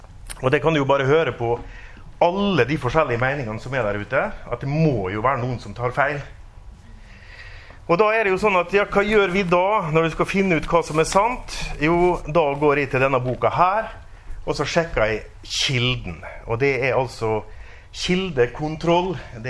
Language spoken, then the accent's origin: Norwegian; Molde, Møre og Romsdal, Norway; now in Bergen, Norway; og jeg kommer fra Molde, som ligger i Romsdalen, og ikke på Sunnmøre.